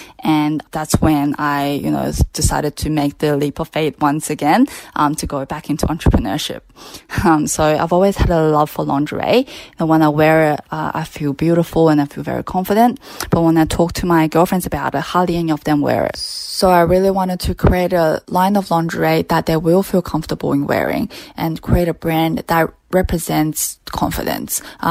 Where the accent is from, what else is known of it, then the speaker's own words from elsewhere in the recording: Adelaide, South Australia, Australia; I grew up in Adelaide, and I think it would have been second year of university.